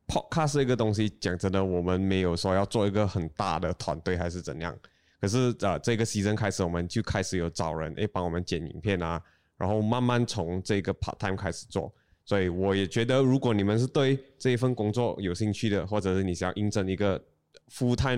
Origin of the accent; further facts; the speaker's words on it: Penang, Malaysia; 所以我们来自槟城的当然就是要记得是04吧